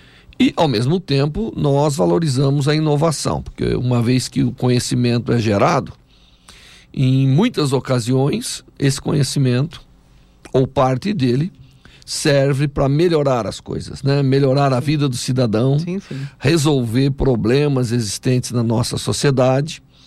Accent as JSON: {"language": "Portuguese", "town": "São Carlos", "region": "São Paulo", "country": "Brazil", "said": "eu sou de São Carlos"}